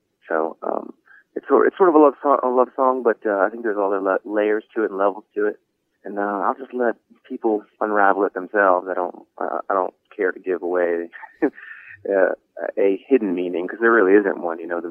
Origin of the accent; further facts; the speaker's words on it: Baltimore, Maryland, United States; I grew up in Baltimore, and there was in the D.C. area, there was a lot of hardcore punk rock music going on